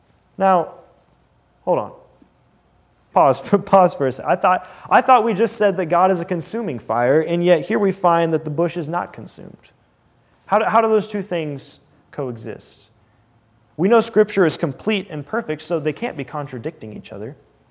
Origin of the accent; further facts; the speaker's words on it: Georgia, United States; I'm from North Georgia, and about this time of year, the trees are changing color. We're getting new seasons.